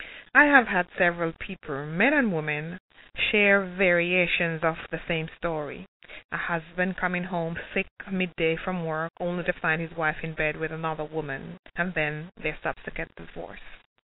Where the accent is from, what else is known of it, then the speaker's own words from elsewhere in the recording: Jamaica; now in South Florida, United States; in our Caribbean community, because I'm from Jamaica, in our Caribbean community here in South Florida